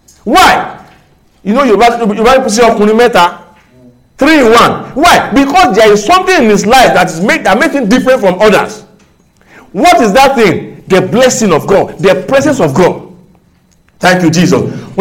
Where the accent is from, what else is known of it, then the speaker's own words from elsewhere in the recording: Nigeria; at least where I grew up in Nigeria, that I know, let and bred